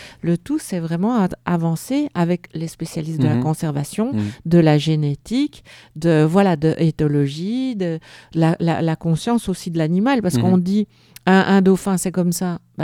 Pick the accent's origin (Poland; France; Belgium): Belgium; je suis belge et c'est notre slogan en Belgique, c'est l'union, la force. Je suis née avec ça.